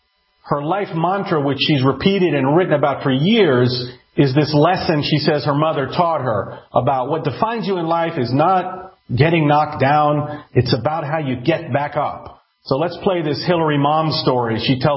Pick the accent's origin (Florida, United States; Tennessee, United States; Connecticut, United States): Tennessee, United States; very embarrassing because I'm from Tennessee